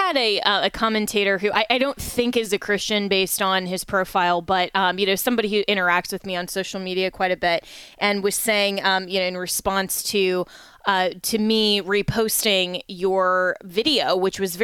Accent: Florida, United States; For example, in my home state of Florida, and in nine other states, abortion is on the ballot

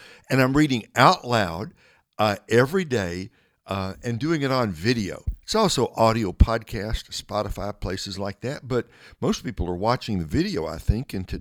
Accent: the South, United States; I think the original Hebrew probably is more Beth-El, but I'm from the South, so it's Bethel, right?

